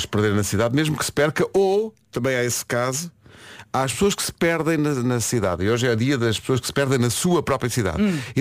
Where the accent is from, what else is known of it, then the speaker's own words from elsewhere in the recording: Lisbon, Portugal; born there; eu nasci em Lisboa, mas eu nunca vivi em Lisboa.